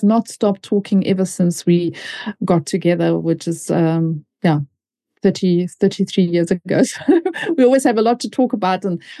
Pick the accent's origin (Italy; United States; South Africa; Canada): South Africa; moved away as an adult; growing up in a foreign country, growing up in South Africa as well. I mean, South Africa was politically quite involved, and it was a completely different time to what it is now when I grew up there.